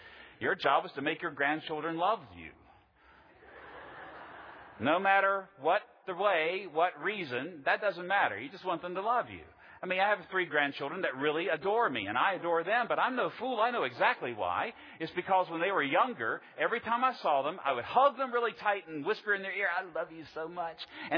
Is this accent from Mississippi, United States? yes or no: no; Virginia, United States; most of us here today, are Americans. We don't have kings. I come from Virginia. We have the best state flag in the Union.